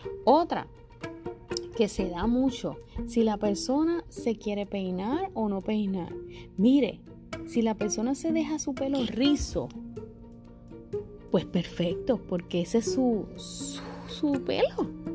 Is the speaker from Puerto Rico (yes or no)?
yes; Puerto Rico; Todavía en mi país, Puerto Rico